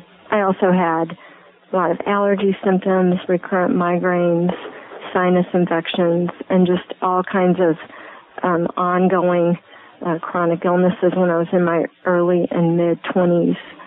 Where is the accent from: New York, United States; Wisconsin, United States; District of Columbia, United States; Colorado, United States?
Colorado, United States; born there; no, I was born in Colorado.